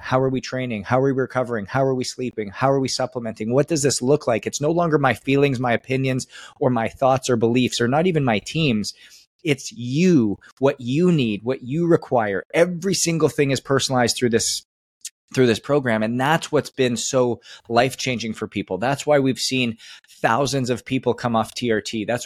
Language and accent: English; Canada; moved away as an adult; now in United States; it was born and raised in Canada. Hockey was like the religion, the culture. I came down to the States on a hockey scholarship at 18